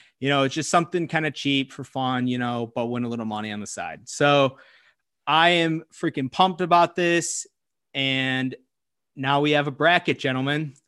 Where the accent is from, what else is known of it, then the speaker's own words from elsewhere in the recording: Indianapolis, Indiana, United States; And I'm from Indianapolis, so I flew out, took 2 days off work, and flew out to cover the A10 tournament in Brooklyn.